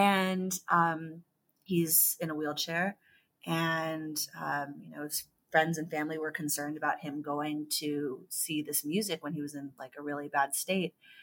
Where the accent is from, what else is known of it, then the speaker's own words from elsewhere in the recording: San Ramon, California, United States; I grew up in San Ramon, which is in Contra Costa County. Super fun.